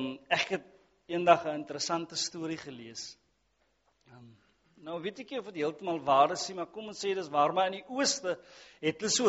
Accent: Worcester, Western Cape, South Africa; ek is van Woester, oorspronkelijk daar

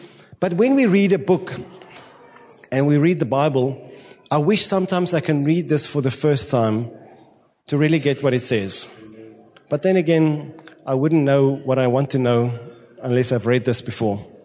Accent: South Africa; Then you say, I come from South Africa.

